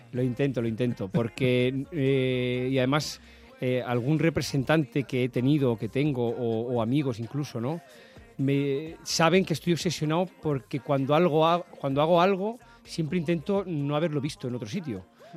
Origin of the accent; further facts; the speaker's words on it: Barcelona, Catalonia, Spain; born there; yo soy nacido en Barcelona.